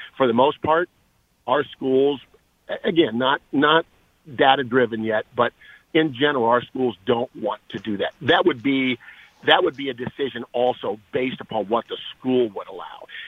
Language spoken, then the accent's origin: English; United States; Hey, I'm an American. You know, I believe in America.